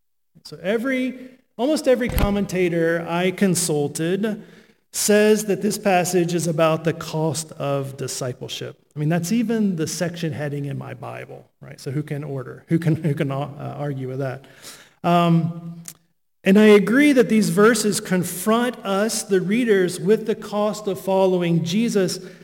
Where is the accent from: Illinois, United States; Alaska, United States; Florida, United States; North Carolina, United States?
North Carolina, United States; Charlotte; now in France; Well, I experienced that when I moved from the United States to France. Okay, I grew up in Charlotte.